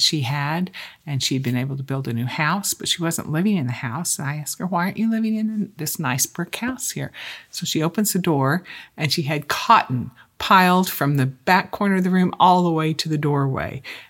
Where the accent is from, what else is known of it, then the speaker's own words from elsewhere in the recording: Missouri, United States; Well, I grew up in Southwest Missouri and spent the first part of my life in that area. Born in Neosho, Missouri.